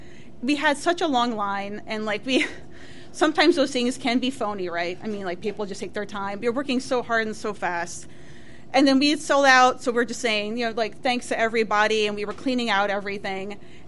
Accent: New Jersey, United States; I'm from New Jersey.

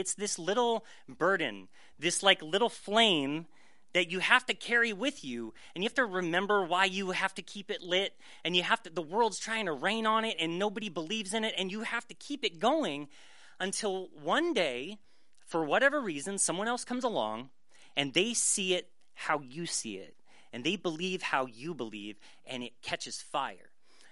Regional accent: Midwest, United States; So I grew up in the Midwest, born to a Midwest, born to a blue collar family, and man, I stuck out.

